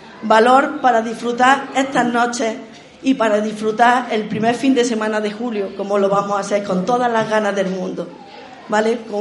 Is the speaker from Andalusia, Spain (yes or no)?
yes; Zambra, Andalusia, Spain; tengo la suerte de dirigirme a mi pueblo, voy a aprovechar para animar a la gente de Zambra